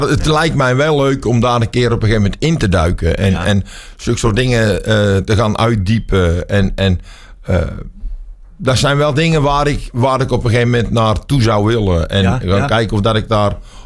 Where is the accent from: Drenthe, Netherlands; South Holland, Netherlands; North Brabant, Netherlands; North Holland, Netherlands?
North Brabant, Netherlands; Woudrichem; De videoclip is in mijn eigen geboorteplaats opgenomen. Ik kom uit Woudrichem vandaan.